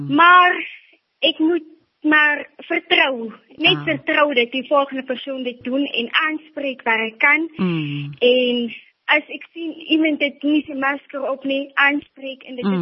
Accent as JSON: {"language": "Afrikaans", "town": "Buffelsrivier", "region": "Northern Cape", "country": "South Africa", "lives_now": "Bersig, South Africa", "said": "as ook een matriculant. Ek is oorspronkelijk van Buffelsrivier, maar ek en my ma het maar hier naartoe getrek, na Bersig toe, om hier kom school te gaan en hier te matriculeer."}